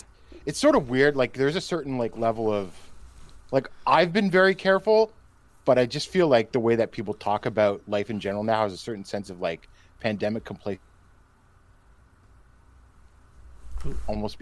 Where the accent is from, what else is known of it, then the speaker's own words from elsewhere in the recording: Canada; I say this as a Canadian